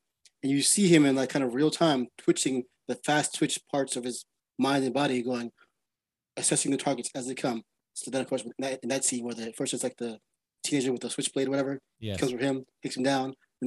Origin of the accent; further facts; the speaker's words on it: Brooklyn, New York, United States; I'm from New York, born in Brooklyn, Brooklyn, Queens, and the Bronx